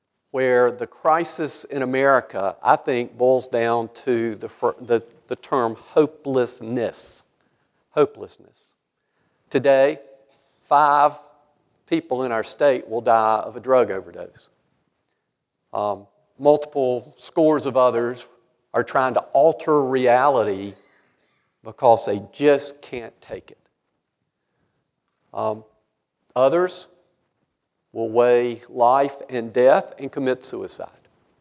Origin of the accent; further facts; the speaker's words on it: United States; born there; I was born in Randolph County. I'm the only justice in the history of the state to have been born in Randolph County.